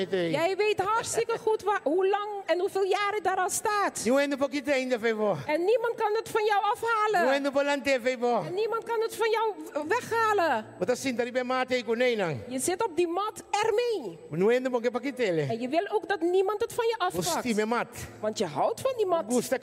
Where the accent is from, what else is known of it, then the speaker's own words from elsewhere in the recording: Curaçao; Ik ben een Curaçaoënaar, hè, broeders en zusters.